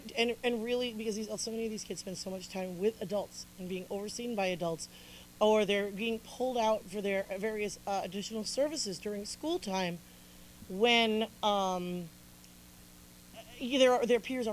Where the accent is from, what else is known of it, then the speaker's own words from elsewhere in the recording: Syracuse, New York, United States; One of them was, and I'm from Syracuse, by the way, I'm not just spilling haterade, like I love cows.